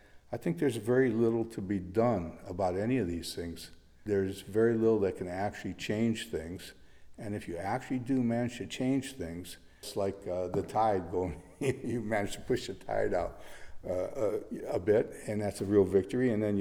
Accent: Detroit, Michigan, United States; especially growing up in Detroit, which I love the cars

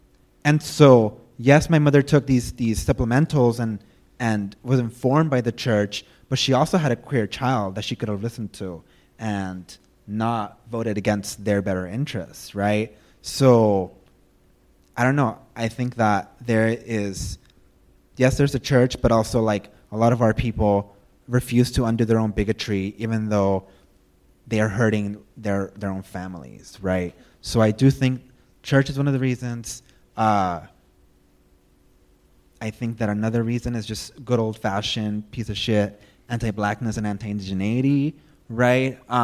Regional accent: Maywood, California, United States; Because I grew up in Maywood, St. Rosa Lima was the church we went to at least 3 times a day.

